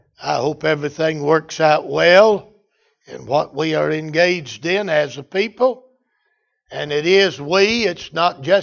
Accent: United States; I'm still an American, and I'm grateful to be an American.

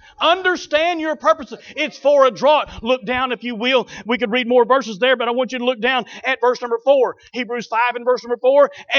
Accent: Oklahoma, United States; I grew up in Oklahoma on a farm. Both my granddads were farmers.

